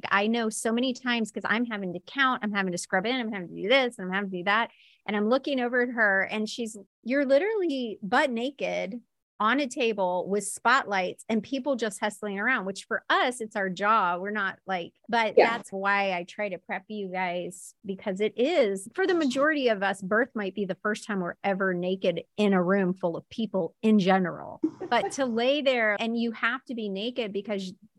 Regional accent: Florida, United States; Like I am from Florida and where I work and where I live now is very Southern.

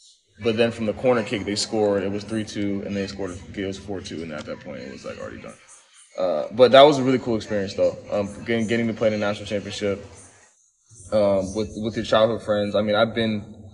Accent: Miami, Florida, United States; moved away; also born or lived in Fort Worth; I actually lived in Miami when I was younger, I was born in Fort Worth, but I moved straight to Miami and lived there for like 8 years.

